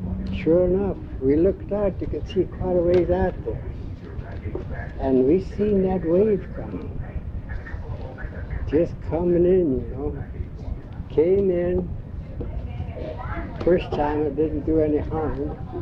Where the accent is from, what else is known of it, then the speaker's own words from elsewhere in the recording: Chignik, Alaska, United States; See, Chigenik is my hometown.